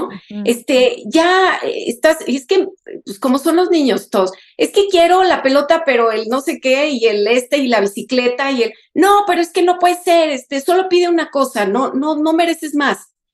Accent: Mexico; born there; pero yo nací en México, ¿no? Y yo siempre me sentía muy diferente.

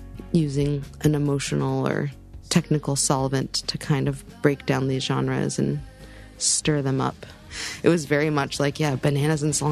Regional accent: United States; And of course, I was growing up in America with a Western dad.

